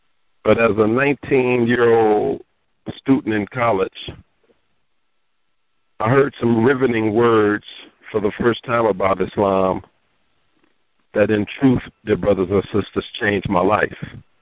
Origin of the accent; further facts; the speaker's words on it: Chicago, Illinois, United States; from the Palestinian brother down the street from me when I grew up in Chicago who sold pork and liquor